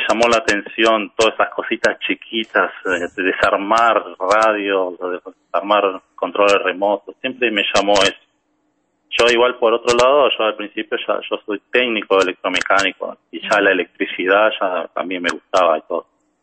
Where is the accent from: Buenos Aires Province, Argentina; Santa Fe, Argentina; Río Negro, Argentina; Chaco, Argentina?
Buenos Aires Province, Argentina; Campana; No, yo en realidad soy de Campana, provincia de Buenos Aires. Después de que me recibí de técnico electromecánico, Me decidí por la ingeniería en electrónica y bueno, la cursé allá en la UTN de Medrano.